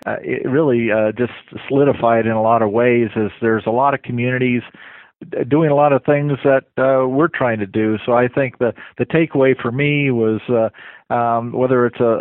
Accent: Fort Collins, Colorado, United States; Fort Collins is a wonderful community. I'm sure a lot of mayors would say that sort of thing. But it's my hometown. It's a town I grew up in.

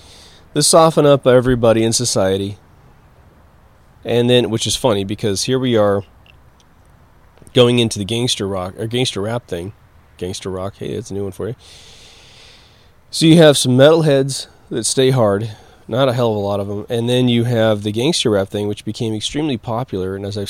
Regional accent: Midwest, United States; Now, I can say from growing up in the Midwest in the 70s and 80s that men

